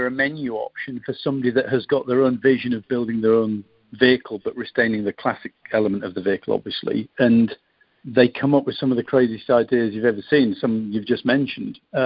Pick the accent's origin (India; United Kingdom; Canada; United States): United Kingdom; accent: British; So currently that model range is predominantly British vehicles, as you probably sense from my accent.